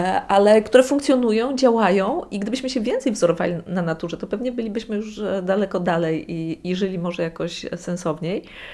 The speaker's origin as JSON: {"language": "Polish", "town": "Gdańsk", "region": "Pomeranian Voivodeship", "country": "Poland", "tie": "born or raised there", "also_born_or_lived": "Poznań / Łódź", "moved": "as an adult", "said": "jestem z urodzenia gdańszczanką, wróciłam do Gdańska, z którego wyjechałam na studia. Wróciłam zająć się moją mamą, która ma Alzheimera. Ja studiowałam w Poznaniu, potem mieszkałam za granicą w wielu miejscach. Mieszkałam w Łodzi, gdzie prowadziłam galerię sztuki."}